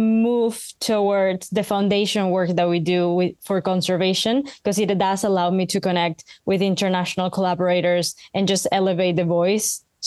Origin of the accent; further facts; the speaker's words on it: Peru; also born or lived in United States; now in England; I'm originally from Peru, and I live in England now, but I am in and out of Peru quite often.